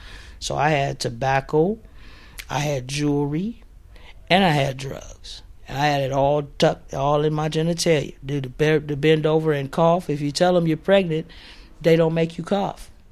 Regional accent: Oakland, California, United States; I grew up in West Oakland, and as a child, it was normal in our family to use, drink alcohol and use drugs and sell drugs. We lived in a bad neighborhood

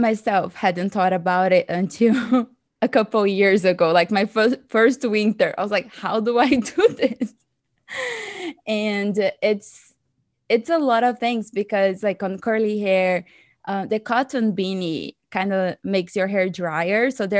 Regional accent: Brazil; English is a second language; because growing up, even though I'm from Brazil, which is considered a diverse country, I was in spaces that people didn't really have curly hair.

